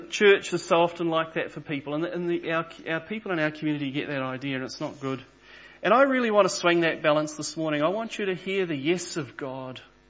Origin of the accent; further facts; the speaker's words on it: Papua New Guinea; I grew up in Papua New Guinea. I was born there.